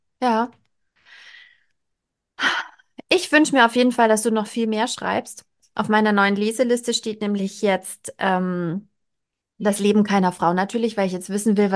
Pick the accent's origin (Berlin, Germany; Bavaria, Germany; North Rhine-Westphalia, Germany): Bavaria, Germany; ich komme aus Bayerisch-Schwaben, das ist Home-Turf.